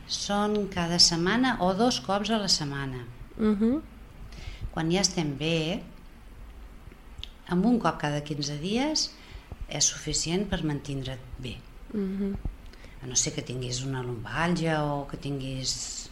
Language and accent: Catalan; Barcelona, Catalonia, Spain; soc de Barcelona i conec més gent, més escoles.